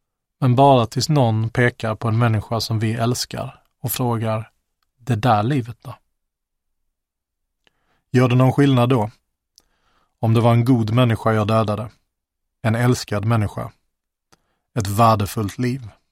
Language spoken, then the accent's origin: Swedish; Helsingborg, Skåne, Sweden; Det här är första gången jag berättar en historia som utspelar sig i Helsingborg, där jag växte upp.